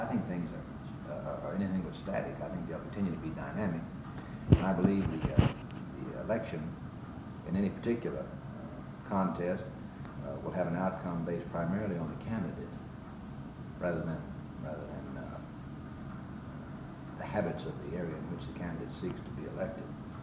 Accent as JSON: {"language": "English", "region": "Mississippi", "country": "United States", "tie": "born or raised there", "lives_now": "Memphis, United States", "said": "I was born and raised in Mississippi. Was the son of a Democrat congressman and didn't know anything but a one-party state"}